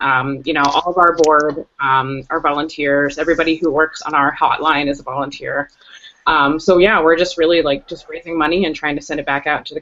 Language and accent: English; Whitehall, Ohio, United States; I grew up in Whitehall, which, like, for those of you not familiar with Columbus, is, like, not a great neighborhood.